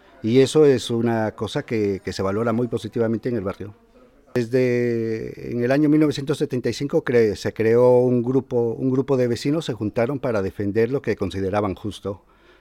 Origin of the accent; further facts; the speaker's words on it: Guatemala; now in Zaragoza, Spain; yo soy inmigrante guatemalteco. Yo siempre digo de que yo nunca he emigrado a España, yo emigré directamente de Guatemala al barrio del Gancho.